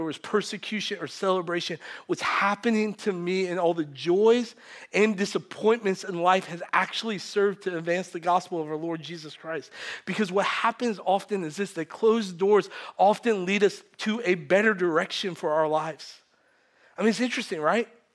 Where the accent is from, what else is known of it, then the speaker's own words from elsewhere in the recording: New York, United States; one of the reasons I wanted to go to New York is because I'm from New York. Like I love New York.